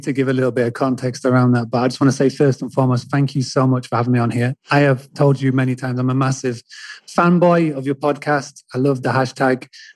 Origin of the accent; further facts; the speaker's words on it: England, United Kingdom; as you can tell from the accent. I'm from England. I've actually was born into hospitality. I grew up on a 200-acre farm stay, bed and breakfast in the middle of nowhere, in the middle of England